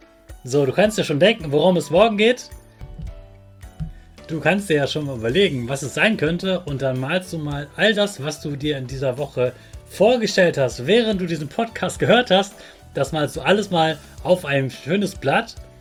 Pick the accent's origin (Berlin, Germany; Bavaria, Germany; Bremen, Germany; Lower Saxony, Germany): Lower Saxony, Germany; Hannover; war für mich so etwas ganz, ganz Großes in meiner Jugend, dass eine ganz große Weltausstellung in meiner Heimatstadt Hannover war.